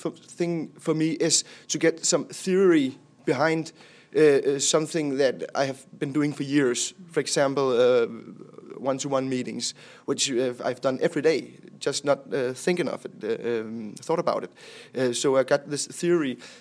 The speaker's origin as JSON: {"language": "English", "country": "Denmark", "said": "from Denmark, the Social Democratic Youth in Denmark and from the Danish Metalworkers Union."}